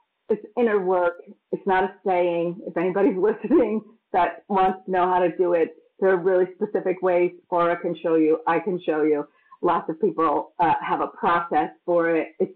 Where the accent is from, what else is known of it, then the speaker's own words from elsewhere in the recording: Massachusetts, United States; also born or lived in New York; So when I grew up in Massachusetts, which is quite cold, and I'm not a cold lover, and I had moved, you know, I had been in New York for many years